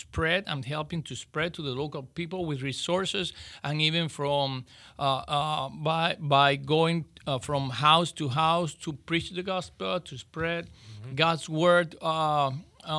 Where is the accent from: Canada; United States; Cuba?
Cuba; So that was my case in my hometown, that I had the chance to go out as a member of my church, my local church, and also a member of the Western Cuban Baptist Convention